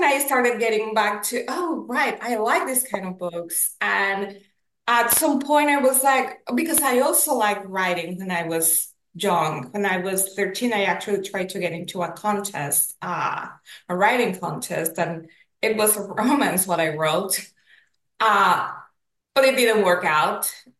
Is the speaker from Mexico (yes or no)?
yes; Mexico City, Mexico; I grew up in Mexico City.